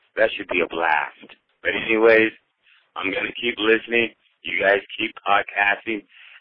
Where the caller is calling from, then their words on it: Colorado, United States; from Colorado.